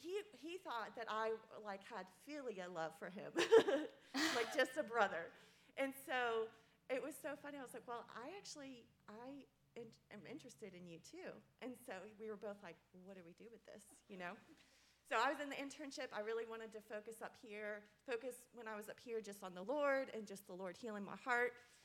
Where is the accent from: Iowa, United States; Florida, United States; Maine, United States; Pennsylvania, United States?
Florida, United States; West Palm Beach; I'm from West Palm Beach, Florida. Came up here to do the internship, and met this guy.